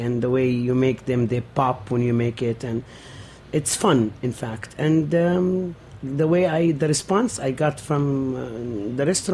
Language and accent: English; Nazareth, Northern District, Israel; now in New York, United States; I am from Nazareth, Palestinian. Came to New York 40 years ago, 1974. Had my children here, so my daughter is born here in New York. We live in Bay Ridge since then.